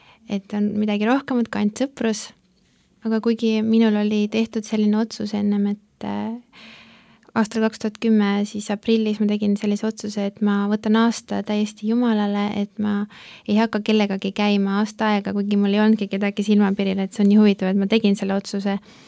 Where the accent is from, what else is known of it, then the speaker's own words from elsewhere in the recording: Tartu, Tartu County, Estonia; now in Tallinn, Estonia; Ja mina olen pärit Tartust. Olen käinud 2 aastat biiblikoolis Rootsis. Ma olen õppinud kunsti 2 aastat ja nüüd ma olen ka siin Tallinnas koos oma mehega.